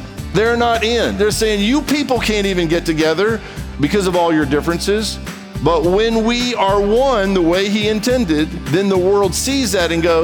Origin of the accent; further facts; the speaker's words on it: Brazil; So, you may or may not know this about me. I grew up in Brazil.